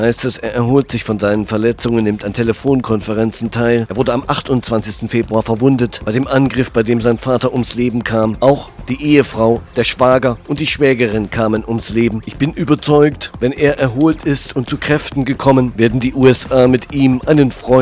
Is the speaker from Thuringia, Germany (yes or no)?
yes; Erfurt, Thuringia, Germany; aus meiner Heimat Stadt Erfurt.